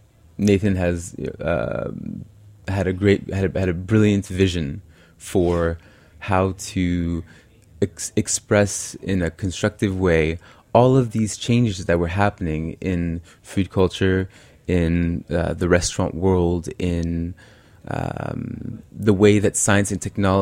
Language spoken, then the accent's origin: English; New York, United States; So, as a Frenchman, I mean, it's in my DNA to like cheesy music, but I must say, growing up in New York and you know, having that urban culture